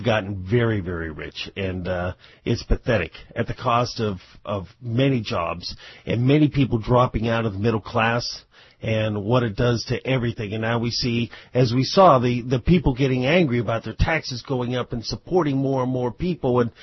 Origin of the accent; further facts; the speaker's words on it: Pennsylvania, United States; I'm from Mercer County, Pennsylvania, that Mercer County up there, and we have Reznor heaters.